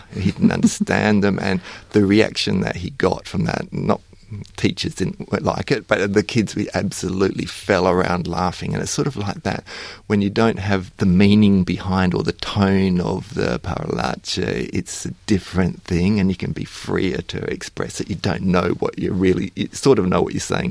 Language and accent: English; Australia; So I think being Australian is a little bit different.